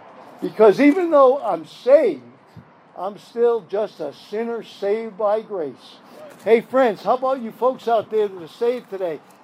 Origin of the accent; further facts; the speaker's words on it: Rhode Island, United States; born there; I was born in Rhode Island, but I got born again in Charleston, South Carolina. That kind of makes me like a half Yankee, half Johnny Reb.